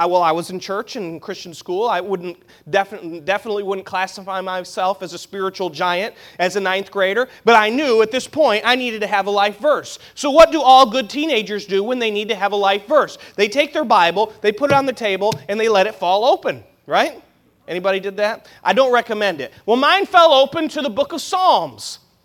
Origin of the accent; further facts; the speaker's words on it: Haines City, Florida, United States; I grew up in Haines City, Florida, at the Landmark Baptist Church in Haines City, Florida. That was my home church. That's where I grew up.